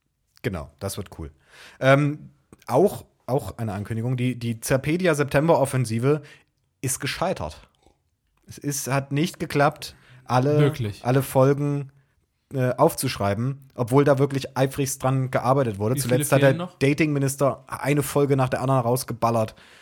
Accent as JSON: {"language": "German", "region": "Saxony-Anhalt", "country": "Germany", "tie": "born there", "said": "Ich wurde in Sachsen-Anhalt geboren und wohne, sicher zum Leidwesen von André, immer noch in Sachsen-Anhalt."}